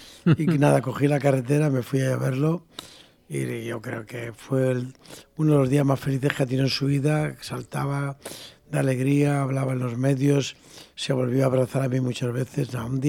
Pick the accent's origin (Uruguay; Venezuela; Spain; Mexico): Spain; Valencian Community; somos valencianos todos de aquí, de siempre